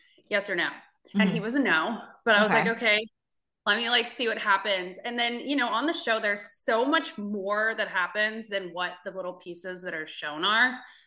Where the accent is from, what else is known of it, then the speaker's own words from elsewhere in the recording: Virginia Beach, Virginia, United States; I'm like, wait a minute, I'm from Virginia Beach.